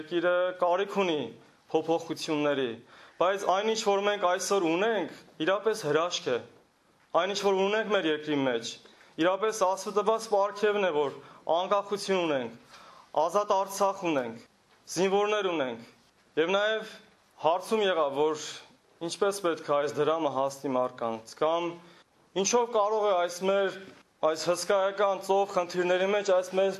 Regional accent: Armenia; Ամիսներ առաջ ես Հայաստանում էի, եւ այն տարիները, որ ես մեծացել եմ Հայաստանի մեջ

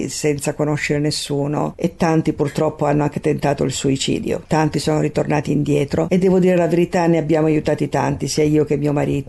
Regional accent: Randazzo, Sicily, Italy; also born or lived in Caulonia; Io sono nata a Caulonia, che è proprio un paese di montagna, nella provincia di Reggio Calabria. Dopo che sono nata io, dopo 6 mesi, mio padre è stato trasferito a Randazzo.

